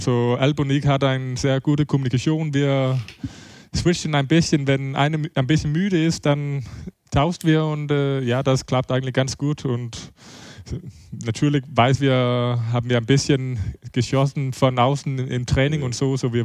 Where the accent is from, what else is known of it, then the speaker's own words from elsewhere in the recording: Denmark; German is a second language; Und in meiner Heimat in Dänemark gibt es auch Zuschauer jetzt.